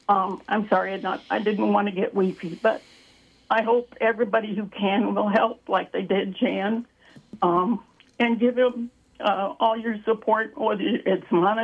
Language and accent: English; Davenport, Iowa, United States; Hi, I'm from Davenport.